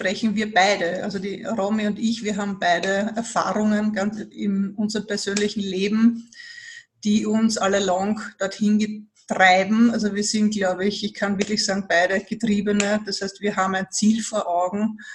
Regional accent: Vienna, Austria; Für mich als Wienerin

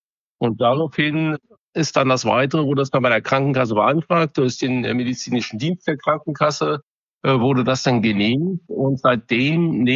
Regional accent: Rhineland-Palatinate, Germany; ich komme aus der Südpfalz, ich bin 58 Jahre alt

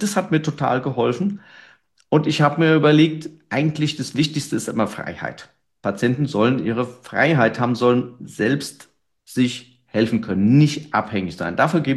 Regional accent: Mainz, Rhineland-Palatinate, Germany; Ich komme aus Mainz.

